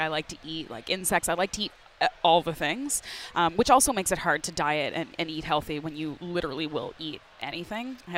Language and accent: English; Canada; So I always use that kind of in because I'm Canadian too.